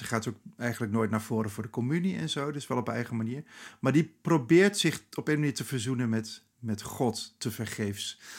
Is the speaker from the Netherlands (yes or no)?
yes; Gelderland, Netherlands; born there; Toen ik ging schrijven over mijn geboortestreek kon ik daar niet omheen. Zeker in die Achterhoek